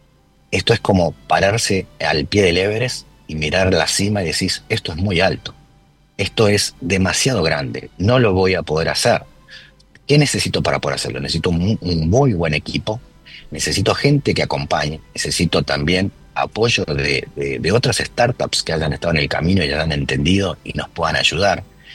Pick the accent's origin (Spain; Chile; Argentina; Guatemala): Argentina; nosotros a veces, como desde Argentina, pensamos no tan en grande, sino más en pequeño, más progresivo